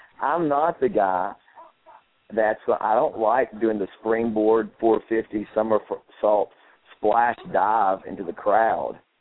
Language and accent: English; Tennessee, United States; So I grew up here in East Tennessee.